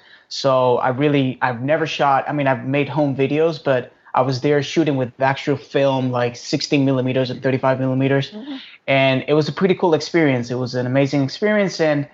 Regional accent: Havana, Cuba; I was born in Cuba in Havana, and I grew

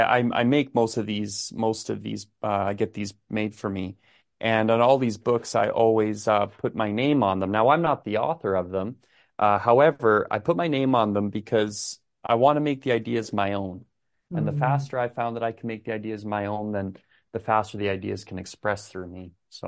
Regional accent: Ireland; now in Canada; We're from Ireland originally. Yeah, we live in Canada now, but we are Irish.

